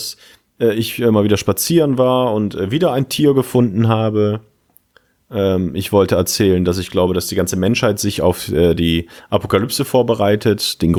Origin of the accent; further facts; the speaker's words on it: Neuss, North Rhine-Westphalia, Germany; unter anderem hier in meiner Heimatstadt als erstes in Deutschland an den Start gegangen und hier gegründet.